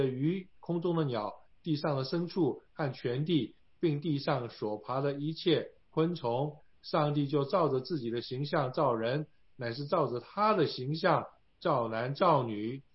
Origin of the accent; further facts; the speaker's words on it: China; 在中国呢，受到百年羞辱之后呢，这个我们中国人都很相信这个天演、物竞、淘汰、天择等等的这些术语呢，